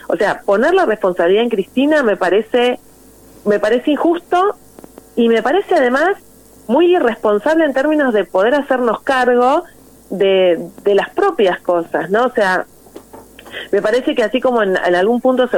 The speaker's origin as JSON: {"language": "Spanish", "town": "Morón", "region": "Buenos Aires Province", "country": "Argentina", "said": "soy diputada nacional y todo, pero soy de Morón"}